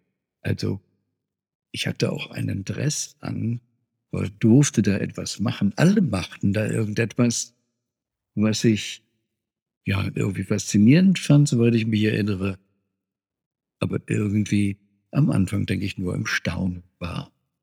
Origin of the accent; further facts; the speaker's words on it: Bonn, North Rhine-Westphalia, Germany; Ich bin in Bonn großteils aufgewachsen, also gehörte sozusagen mit in den Großraum Köln. Und als kleiner Junge, der noch nicht zur Schule ging, ich bin mit 5 Jahren nach Bonn gezogen worden